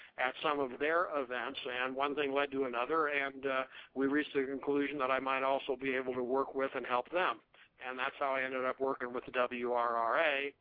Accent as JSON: {"language": "English", "town": "Pueblo", "region": "Colorado", "country": "United States", "tie": "born or raised there", "said": "Short version of my life, I am from Pueblo, Colorado, which is also now home of the PBR. I was raised here, was always a rodeo fan, was never a contestant, but hung out around rodeos."}